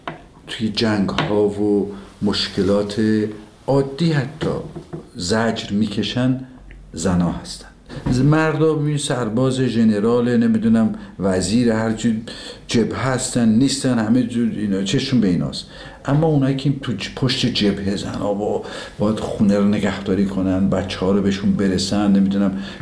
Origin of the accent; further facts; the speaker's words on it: Tabriz, East Azerbaijan, Iran; دیدیم ما که بچه تبریز هستیم